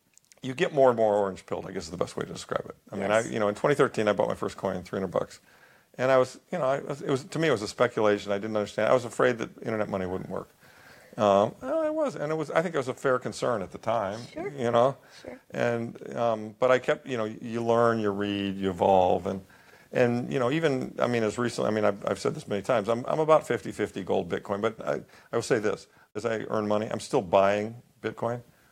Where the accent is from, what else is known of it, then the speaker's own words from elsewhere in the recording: Midwest, United States; I grew up in the Midwest.